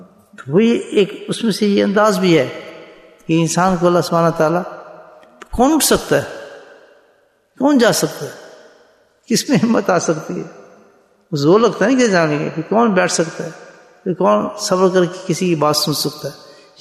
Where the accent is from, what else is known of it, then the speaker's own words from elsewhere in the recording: Pakistan; میں ابھی بھی پاکستان سے آیا ہوں تو میں پاکستانی ہوں.